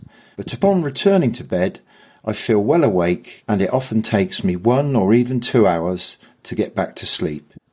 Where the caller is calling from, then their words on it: Reading, South East England, United Kingdom; from Reading, and I'm struggling to get back to sleep. I'm 65 years old, in good health, and have an active lifestyle.